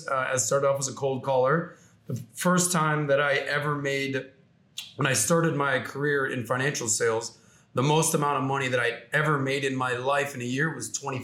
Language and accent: English; Miami, Florida, United States; But yeah, born and raised in Miami, I was always a good athlete.